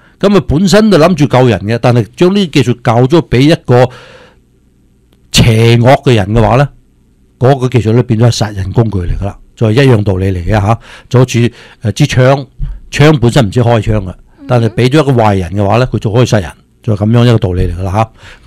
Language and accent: Cantonese; China; 我哋中国人咧就有机会翻身啦。